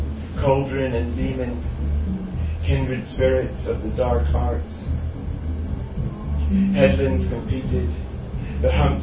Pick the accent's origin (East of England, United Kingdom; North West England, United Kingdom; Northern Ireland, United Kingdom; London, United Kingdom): Northern Ireland, United Kingdom; where I grew up in Northampton, near the Giant's Causeway